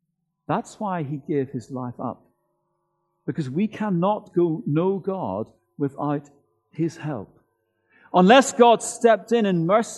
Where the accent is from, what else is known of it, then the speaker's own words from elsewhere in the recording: Northern Ireland, United Kingdom; the dreadful troubles in my home country of Northern Ireland.